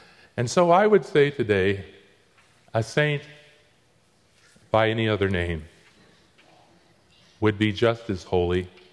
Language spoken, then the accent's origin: English; Florida, United States; When I was growing up in Florida, everybody had to study Romeo and Juliet when we were in the ninth grade.